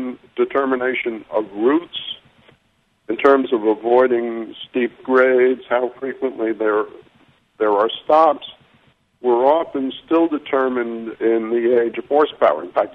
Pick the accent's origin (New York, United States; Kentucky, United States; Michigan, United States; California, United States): New York, United States; in the neighborhood where I grew up in New York, there was a large storage area where the transit authority stored its buses